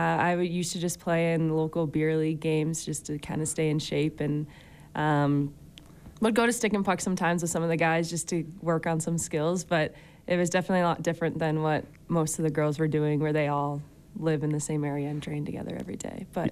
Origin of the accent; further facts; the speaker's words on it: Detroit, Michigan, United States; Long story short, I grew up in Detroit.